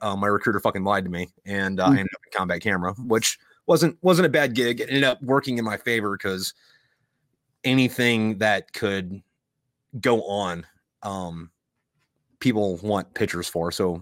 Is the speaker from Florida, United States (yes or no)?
yes; Florida, United States; I'm originally from Florida. I'm right now living up in Pennsylvania.